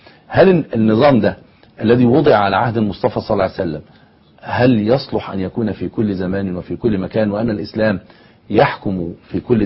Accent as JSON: {"language": "Arabic", "country": "Egypt"}